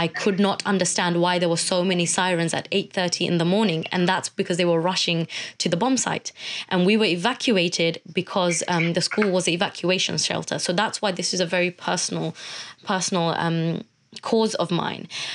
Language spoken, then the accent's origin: English; London, United Kingdom; I'm an activist from East London trying to build bridges between communities who were attacking one another.